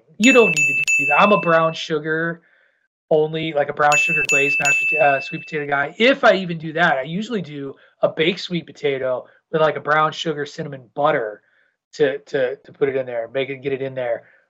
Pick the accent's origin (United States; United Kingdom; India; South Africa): United States; Midwest; now in New England, United States; Where I will have been in New England longer than I was a Midwesterner. But I am still a Midwesterner at heart when it comes to food.